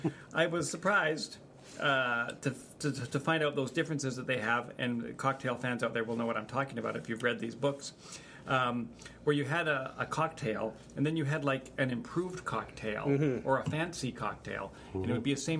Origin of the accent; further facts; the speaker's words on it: Canada; I'm Canadian, for the most part.